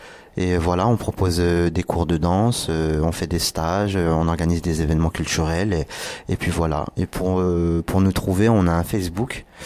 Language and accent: French; Blois, Centre-Val de Loire, France; je suis de Blois, et voilà.